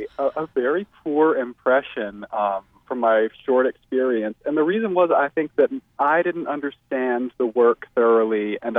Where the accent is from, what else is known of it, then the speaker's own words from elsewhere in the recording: Mississippi, United States; Now, of course, I grew up in the Mississippi Delta, like Tennessee did.